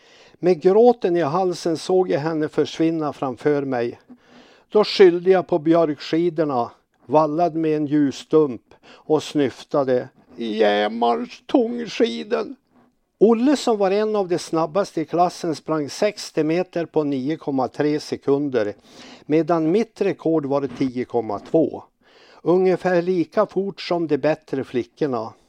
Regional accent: Byviken, Sweden; När jag så kom att skriva några böcker om min uppväxt i Byviken

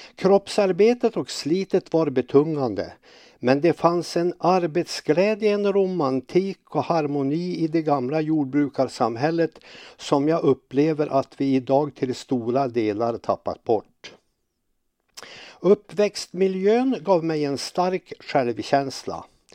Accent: Byviken, Sweden; När jag så kom att skriva några böcker om min uppväxt i Byviken

